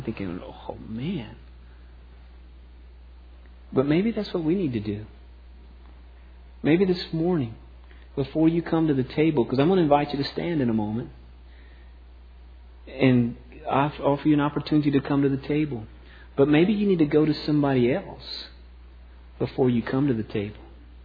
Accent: the South, United States; I grew up in the South

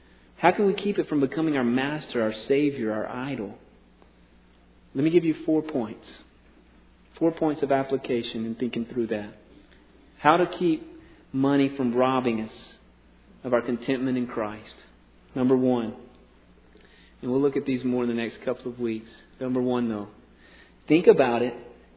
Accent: the South, United States; Growing up in the South, all these Southern preachers had these expressions.

